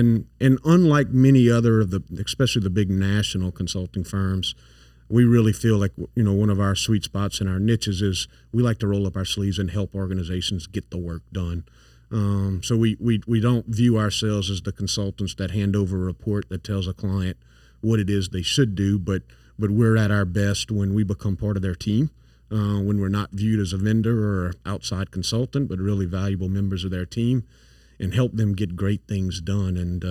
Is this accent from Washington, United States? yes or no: no; Louisiana, United States; accent: thick accent; I grew up in St. Landry Parish, so I've got a thick accent, especially if I drink a few more of these beers.